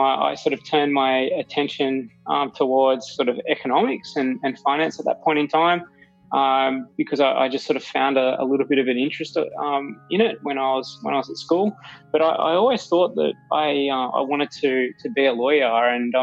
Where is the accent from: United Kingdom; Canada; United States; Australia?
Australia; Sydney, New South Wales; I was born and raised in Sydney.